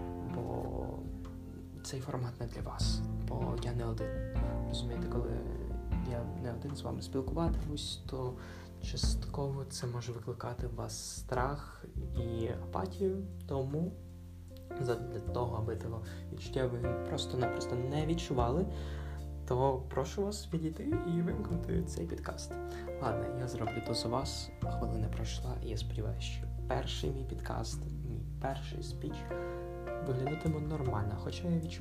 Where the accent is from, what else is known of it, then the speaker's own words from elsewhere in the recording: Kramatorsk, Donetsk Oblast, Ukraine; і я з Краматорська. Да, Краматорськ – це визначне місто, бо тут народився я.